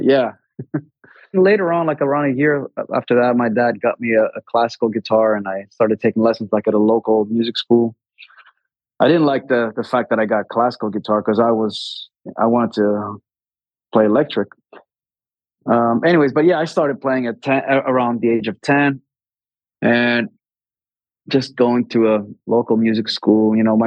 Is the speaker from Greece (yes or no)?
yes; Greece; I grew up in Greece, obviously. So the culture here is mainly Greek folk music.